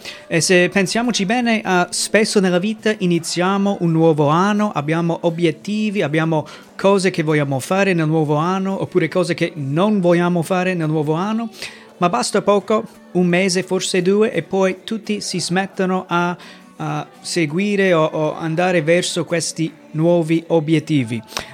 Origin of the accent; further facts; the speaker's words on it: United States; Italian is a second language; now in Italy; sono missionario con la Chiesa Evangelica, servendo il Signore qui in Italia dal 2007. Vengo dagli Stati Uniti